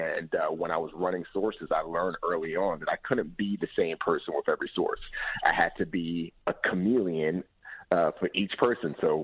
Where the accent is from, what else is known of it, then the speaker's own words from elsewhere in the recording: Bronx, New York, United States; I grew up in the Bronx, so I was a product of my environment